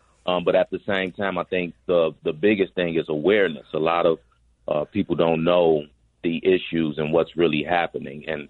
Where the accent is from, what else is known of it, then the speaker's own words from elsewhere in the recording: Englewood, United States; I grew up in Englewood